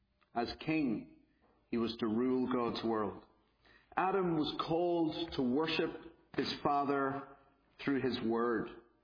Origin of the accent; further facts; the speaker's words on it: Belfast, Northern Ireland, United Kingdom; No, I'm from Belfast, Northern Ireland, so hence the accent.